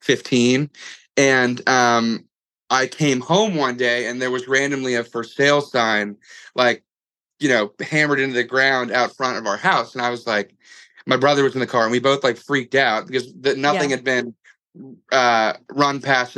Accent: Princeton, New Jersey, United States; I'm taking the call from my childhood bedroom. I grew up in Princeton. I went to Princeton Day School for 13 years, kindergarten all the way through 12th grade.

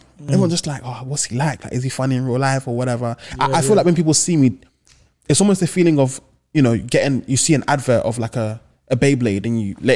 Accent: Edmonton, London, United Kingdom; No, I'm from Edmonton. I'm from the nine.

